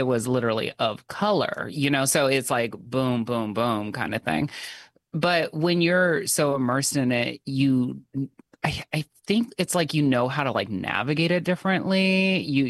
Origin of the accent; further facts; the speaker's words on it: Virginia, United States; growing up in Northern Virginia